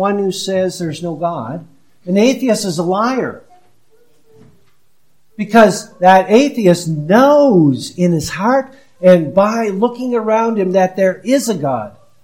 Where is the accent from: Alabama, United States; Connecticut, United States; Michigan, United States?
Michigan, United States; I remember when I grew up in Michigan and I would go out and lay on the grass